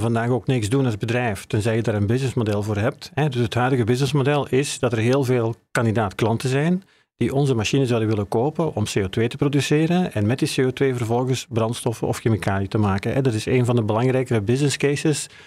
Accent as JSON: {"language": "Dutch", "country": "Belgium", "moved": "yes", "lives_now": "Netherlands", "said": "Zoals je kan horen, kom ik uit België. Maar ik werk al 10 jaar hier in Nederland."}